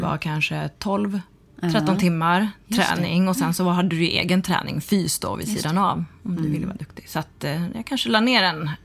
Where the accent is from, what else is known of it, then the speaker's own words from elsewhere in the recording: Falun, Dalarna County, Sweden; also born or lived in Thailand; Jag kom till Sverige, adopterad från Thailand. Jag kom till Sverige som jag var 4 månader. Och är sen uppvuxen och fostrad i Falun, i Dalarna.